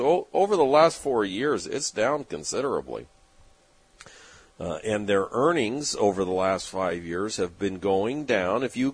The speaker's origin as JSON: {"language": "English", "town": "San Diego", "region": "California", "country": "United States", "tie": "born or raised there", "said": "And growing up in San Diego, we used to go to Disneyland a lot, you know."}